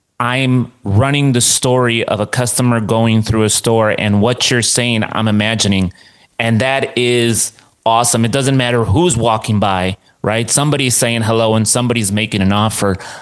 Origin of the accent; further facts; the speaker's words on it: Chicago, Illinois, United States; And as a kid growing up, and we grew up in Chicago looking at Lake Michigan